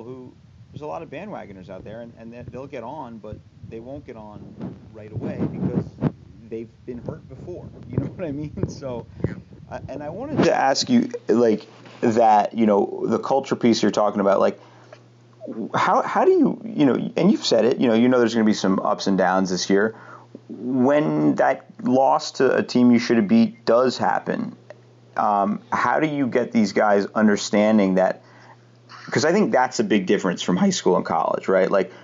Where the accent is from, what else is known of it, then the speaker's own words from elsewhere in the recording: Massachusetts, United States; when I was a kid, 8, 9, 10, I grew up in Western Mass and I saw what it could be like and I never forgot it.